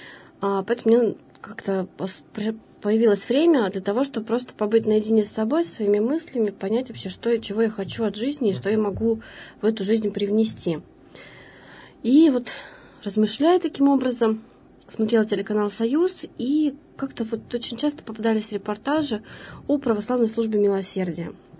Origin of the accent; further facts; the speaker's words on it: Lesosibirsk, Krasnoyarsk Krai, Russia; now in Yekaterinburg, Russia; я сама не из города Екатеринбурга, я из Красноярского края, города Лесосибирска